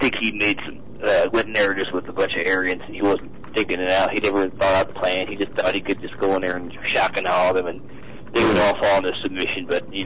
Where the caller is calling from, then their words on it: Tulare, California, United States; I'm from Tallulah in Utah. Tulare. It's just west of you.